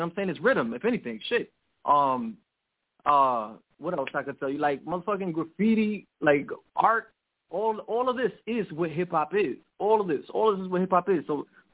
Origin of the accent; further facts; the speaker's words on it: Bronx, New York, United States; from the Bronx.